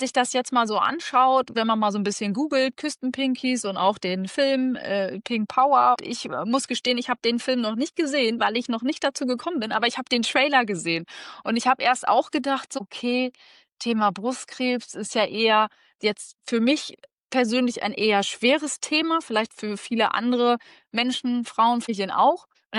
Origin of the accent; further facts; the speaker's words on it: Lower Saxony, Germany; Und ich würde jetzt einfach mal als stolze Friesin behaupten